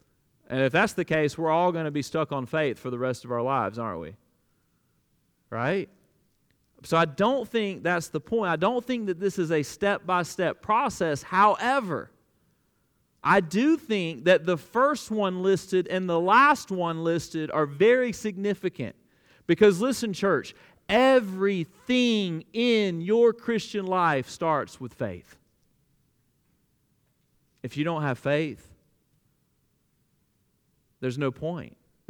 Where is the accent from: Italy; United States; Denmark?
United States; Alabama; I grew up in the Bible Belt, and I know this is hard for you to believe, but the Bible Belt of South Alabama is even more of a Bible Belt than Kentucky. I grew up with familiarity around the Christian life.